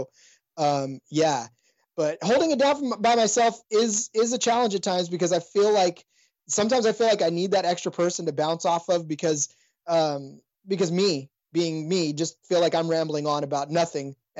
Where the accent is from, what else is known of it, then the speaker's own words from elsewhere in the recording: California, United States; the fact that I was from California and I didn't know how, you know, the community would accept an outsider having a podcast about their team